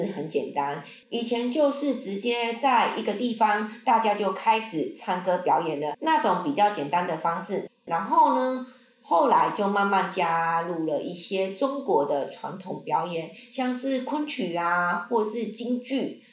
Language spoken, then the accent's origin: Chinese; Taiwan; 连我们台湾人都会听不懂。